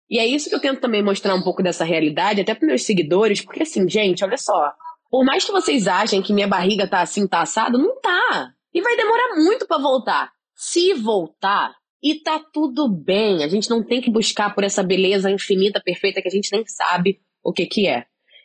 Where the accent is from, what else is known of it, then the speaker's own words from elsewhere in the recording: Brazil; pra gente não é tão diferente porque nós somos brasileiros, então a cultura dela, a primeira língua dela vai ser português.